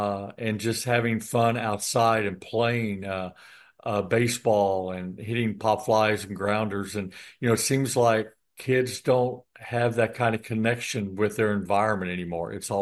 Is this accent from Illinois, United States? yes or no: yes; Illinois, United States; I grew up in Illinois.